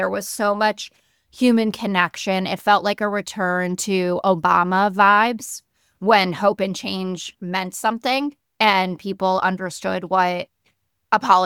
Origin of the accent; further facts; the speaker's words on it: New York City, New York, United States; And so I'm a New Yorker. Mamdani is my mayor now.